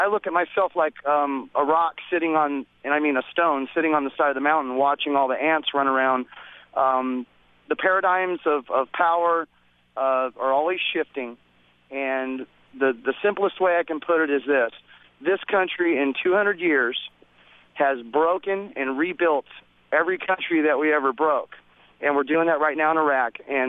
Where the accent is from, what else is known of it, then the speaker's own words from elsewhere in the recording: California, United States; Anyway, and I grew up in California.